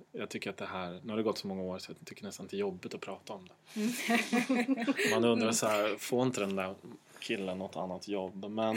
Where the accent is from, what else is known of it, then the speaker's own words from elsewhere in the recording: Östersund, Jämtland County, Sweden; Jag är uppvuxen i Östersund.